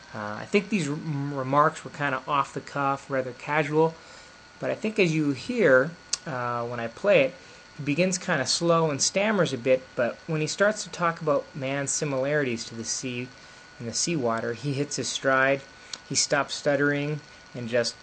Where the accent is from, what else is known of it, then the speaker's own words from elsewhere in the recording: Canada; now in United States; Unfortunately, I'm a Canadian and don't get to vote.